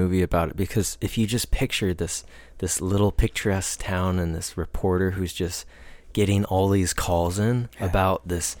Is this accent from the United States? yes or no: yes; Midwest, United States; accent: Midwestern; As you can tell, people, our Midwest accents need some work.